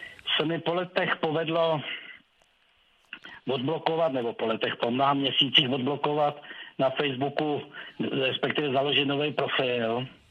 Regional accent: Děčín, Ústí nad Labem Region, Czechia; born there; já přímo z okna koukám na celý to panoráma děčínskýho to, a narodil jsem se v Děčíně, tak jsem v podstatě v Děčína.

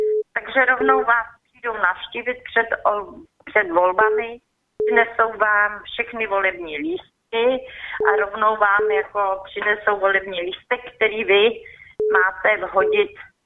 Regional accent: Bohemia, Czechia; moved away; Nebo jak to vypadá i u nás v Čechách. Jenom vám chci říct, že když jsem sem přišla, tak jsem vlastně zjistila, že když jedu domů do Čech, tak si připadám, jak my po revoluci jsme šli do Německa nebo Rakouska.

